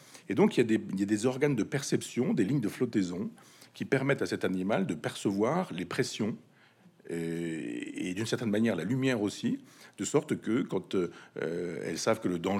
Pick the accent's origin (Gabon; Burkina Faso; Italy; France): France; Chambois, Normandy; dans mon village natal, Chambois, 500 habitants